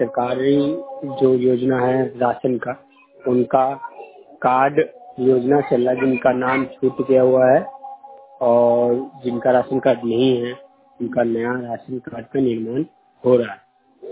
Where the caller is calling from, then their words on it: Bihar, India; बिहार से बोल रहा हूँ।